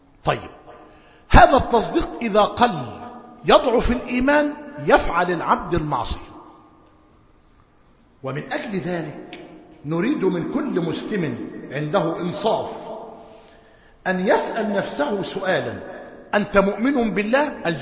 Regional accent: Egypt; ونحن في موسم في قريتنا وفي قرى مصر موسم حصاد القمح

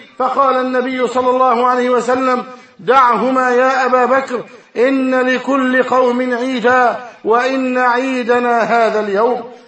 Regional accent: Egypt; اللهم احفظ بلدنا مصر أمنا أمانا، سخاء رخاء، وسائر بلاد المؤمنين

